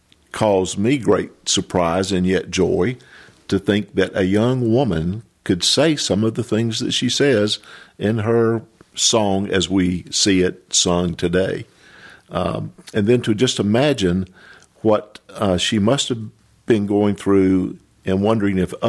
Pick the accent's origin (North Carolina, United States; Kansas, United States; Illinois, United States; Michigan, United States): North Carolina, United States; I'm from Western North Carolina, been in ministry now a little over 47 years